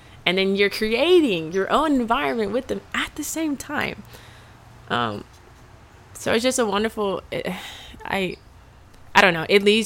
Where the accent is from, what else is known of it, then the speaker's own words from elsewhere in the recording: Texas, United States; and I was so geeked because I'm from Texas. It's flat. There's not a bunch of greenery.